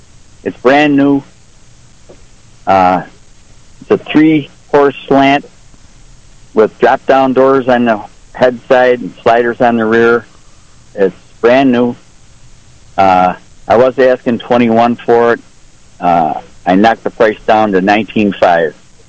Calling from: Springville, United States; Springville.

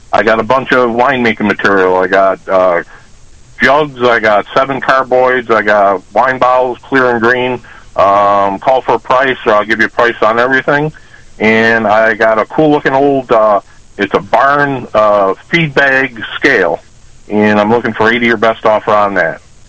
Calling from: Attica, New York, United States; Okay, calling from Attica.

